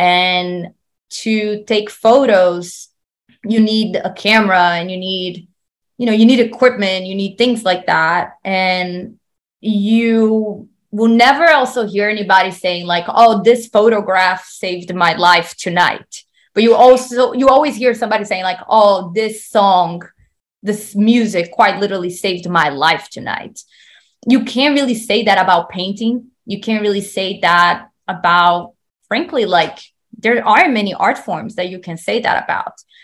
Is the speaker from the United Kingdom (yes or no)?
no; Brazil; So growing up in Brazil, I actually hated Brazilian music.